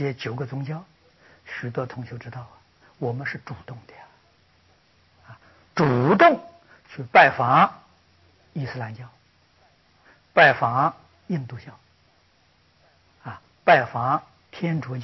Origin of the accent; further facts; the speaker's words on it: China; 不要认为啊，他是外国人，我们是中国人啊